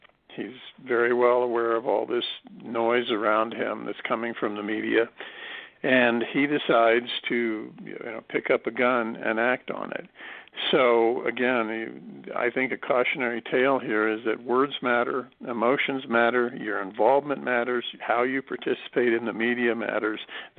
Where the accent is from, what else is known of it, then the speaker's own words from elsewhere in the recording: Kansas, United States; one of the themes you'll pick up here is that, you know, I'm from Kansas.